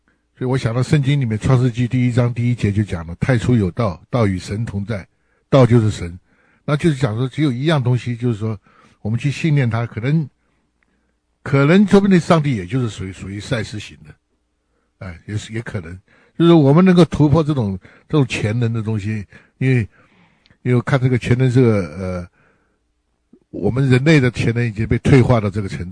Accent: Taiwan; also born or lived in Hawaii; now in California, United States; 我也是台湾来的，我练的是国立艺专啊，那原来住在夏威夷，现在住在夏威夷，搬到加州来了，

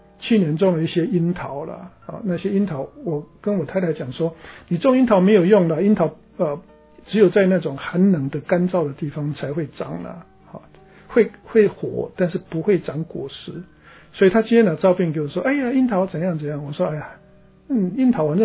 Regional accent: China; 那对我们中国人来讲的话，我们很清楚

